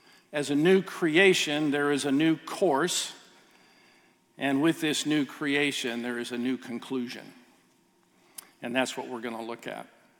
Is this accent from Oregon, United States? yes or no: yes; Oregon, United States; I recognized that I grew up in Oregon. And if you haven't been in Oregon, in the Willamette Valley, it is absolutely beautiful.